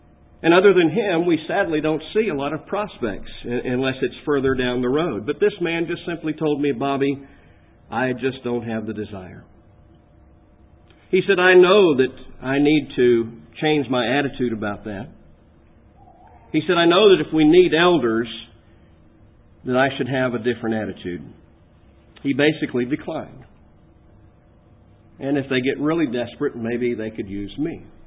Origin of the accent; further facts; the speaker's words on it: Lakeland, Florida, United States; I serve as an evangelist for a congregation of God's people in my hometown in Lakeland, Florida. That is where I grew up